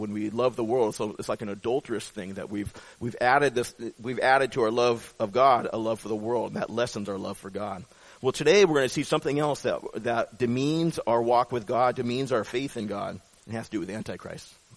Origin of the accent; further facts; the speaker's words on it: Seattle, Washington, United States; I've told you before, I grew up in Seattle, Washington.